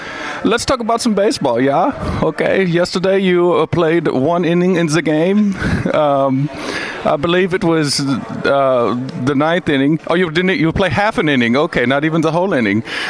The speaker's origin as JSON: {"language": "English", "region": "Texas", "country": "United States", "said": "East Texas."}